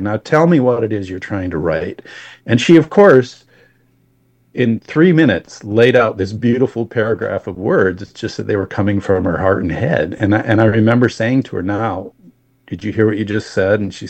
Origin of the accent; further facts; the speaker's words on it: Wisconsin, United States; It's all right. I'm from Wisconsin. I can tell you it's Viroqua.